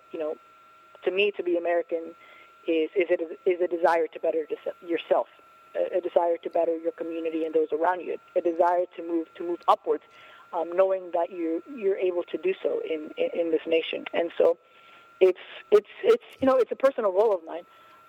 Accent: Mexico City, Mexico; And so I'm from Mexico. I'm from Mexico City.

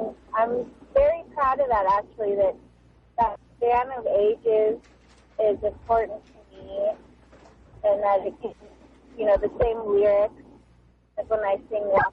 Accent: Petaluma, California, United States; I am from Petaluma, and I'm driving from Petaluma right now to the show.

